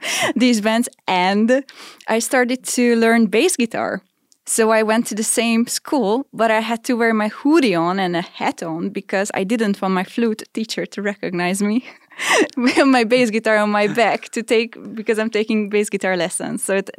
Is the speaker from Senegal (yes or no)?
no; Békéscsaba, Békés, Hungary; English is a second language; I was growing up in Békéscsaba, a city in the eastern part of Hungary. It's really close to Transylvania.